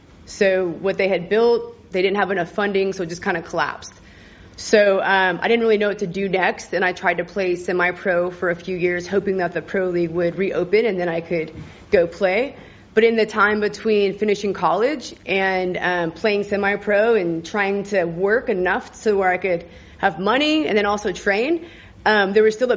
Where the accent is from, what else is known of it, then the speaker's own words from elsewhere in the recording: Sacramento, California, United States; I'm from Sacramento, California, in the United States.